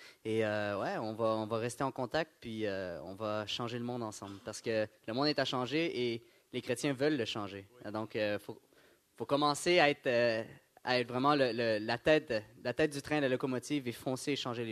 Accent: Quebec, Canada; je viens du Québec et je déménage dans un an à Las Vegas

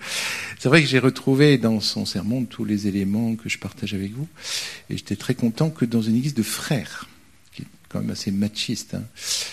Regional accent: France; Et nous, en tant que Français, on est dans une histoire.

